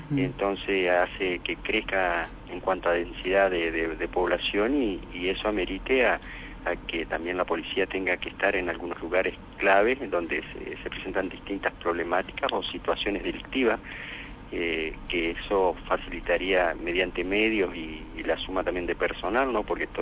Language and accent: Spanish; Paraná, Entre Ríos, Argentina; Yo soy oriundo de la ciudad de Paraná. Sí, estuve trabajando muy cerca ahí de Concepción del Uruguay. Estuve 20 años trabajando en el departamento de Gualeguaychú. Yo fui a Gualeguaychú en el año 1989